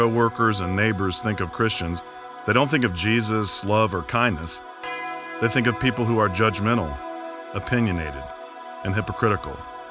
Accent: Atlanta, Georgia, United States; Well, quite honestly, I'm from Atlanta. I grew up here, and this is home.

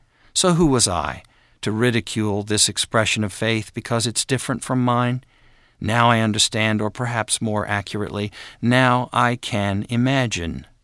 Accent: Kansas, United States; Growing up in Kansas and radically Protestant, I remember how easy it was for me as a child to make fun of Catholics.

